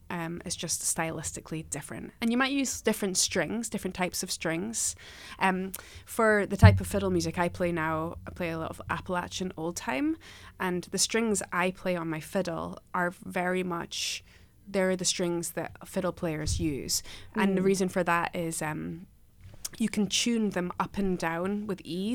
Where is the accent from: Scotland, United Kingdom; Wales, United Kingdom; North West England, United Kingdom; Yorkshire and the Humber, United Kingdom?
Scotland, United Kingdom; Edinburgh; also born or lived in Isle of Eigg; now in Juneau, United States; I grew up in Edinburgh, between Edinburgh and a little island off the west coast of Scotland called the Isle of Egg. And I grew up playing traditional music there.